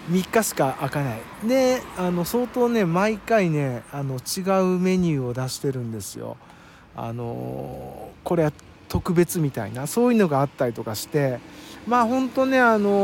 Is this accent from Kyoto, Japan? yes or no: yes; Miyazu, Kyoto, Japan; 僕は丹後のね宮津の出身で、周りが田舎でねこういうラーメン屋さんほとんどなかったんですよね